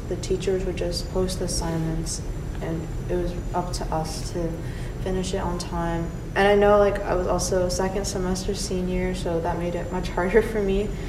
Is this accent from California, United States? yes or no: no; Greenwich, Connecticut, United States; I'm from Connecticut, and I'm from a town called Greenwich